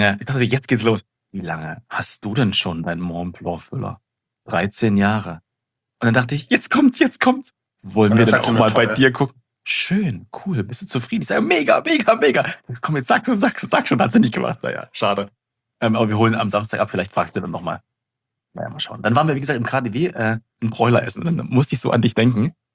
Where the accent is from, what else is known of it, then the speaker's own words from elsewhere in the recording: Potsdam, Brandenburg, Germany; jetzt kommst du hier selber nicht mehr als Potsdamer in die Berliner Läden rein.